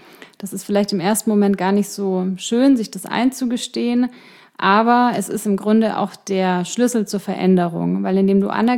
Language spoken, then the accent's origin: German; Ingolstadt, Bavaria, Germany; Ja, das ist so wie München und Ingolstadt, da meine Heimat.